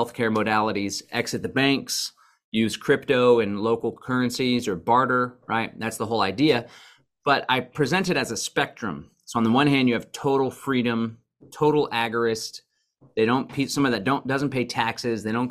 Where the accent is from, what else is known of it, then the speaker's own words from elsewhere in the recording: Austin, Texas, United States; I was born and raised in Austin, but I got the heck out of there and moved to the neighboring county that's a lot more rural and conservative.